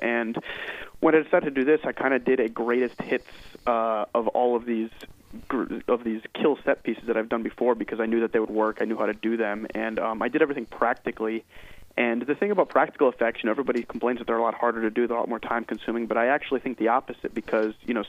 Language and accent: English; New England, United States; Well, I grew up in New England, so essentially most of New England is exactly like a Stephen King story.